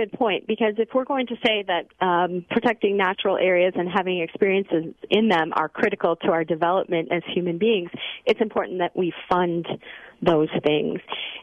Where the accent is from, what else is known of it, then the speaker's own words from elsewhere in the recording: Cottage Grove, United States; I remember, so I grew up in Cottage Grove, and we had a state or a school forest right behind our school.